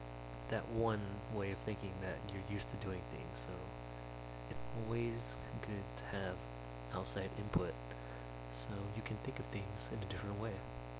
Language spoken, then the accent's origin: English; Fountain Valley, California, United States; now in San Diego, United States; I'm originally from Orange County, Fountain Valley to be exact. Moved down to San Diego about three and a half, maybe even 4 years ago to go to school.